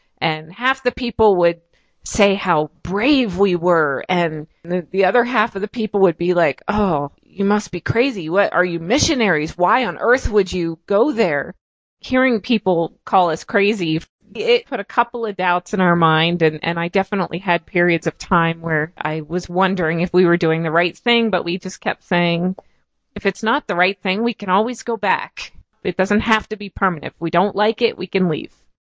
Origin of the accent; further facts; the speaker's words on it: Canada; now in United States; I'm originally from Canada, actually.